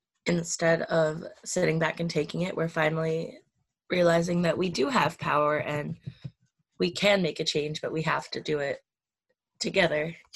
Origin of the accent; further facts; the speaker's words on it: Port Ewen, New York, United States; Port Ewan, New York.